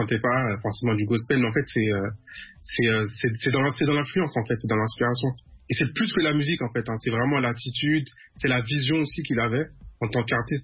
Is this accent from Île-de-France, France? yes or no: yes; Paris, Île-de-France, France; born there; Voilà, je suis né en France, à Paris.